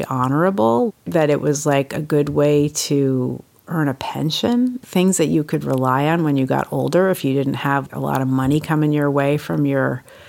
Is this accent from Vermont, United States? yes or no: yes; Vermont, United States; And also, I was from Vermont, which also had a class assumption.